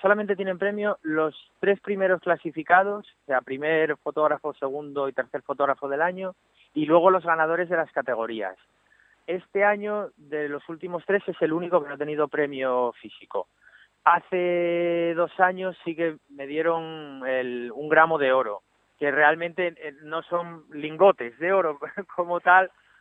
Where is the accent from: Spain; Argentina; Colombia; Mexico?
Spain; Pola de Siero, Asturias; en Asturias, precisamente en mi pueblo, en Pola de Siero.